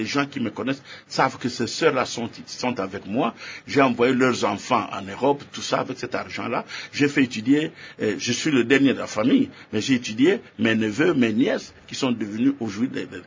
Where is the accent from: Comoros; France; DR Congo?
DR Congo; Bandundu; also born or lived in Kananga; La province de Bandundu, madame.